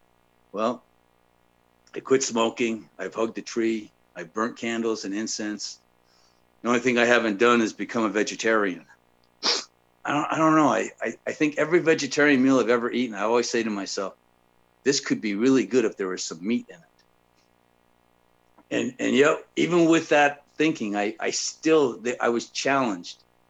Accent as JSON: {"language": "English", "town": "Salt Lake City", "region": "Utah", "country": "United States", "tie": "born or raised there", "also_born_or_lived": "Navajo Reservation", "said": "I was born on the Navajo Reservation, but raised in Salt Lake City area, away from my culture, language, and tradition."}